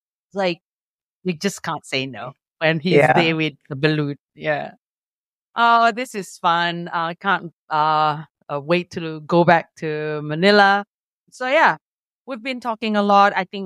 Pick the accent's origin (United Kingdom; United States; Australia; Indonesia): Indonesia; Jakarta; English is a second language; I'm from Jakarta, Indonesia.